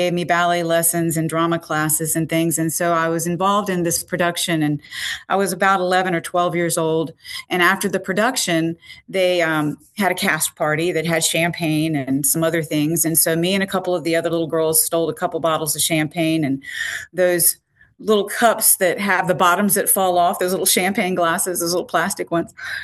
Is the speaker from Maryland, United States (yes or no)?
no; Virginia, United States; now in Savannah, United States; I live in Savannah, Georgia, but I grew up in Virginia, and I grew up to a family of people who drank every day.